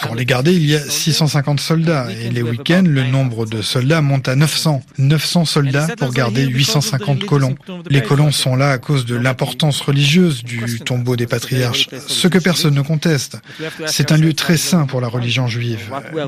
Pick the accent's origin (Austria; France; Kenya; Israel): Israel; J'ai grandi en Israël avec l'idée que je devais protéger Israël.